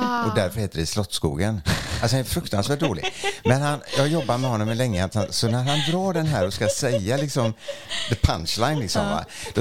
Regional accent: Dehradun, Uttarakhand, India; now in Sweden; I en stad som heter Dehradun i norra Indien som ligger alldeles vid Himalaya bergen börjar. Så jag är född uppe i Himalayabergen på 3000 meters höjd faktiskt.

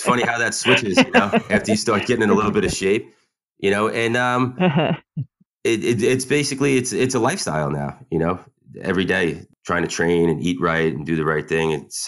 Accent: New York, United States; Yeah, I grew up on Long Island with her.

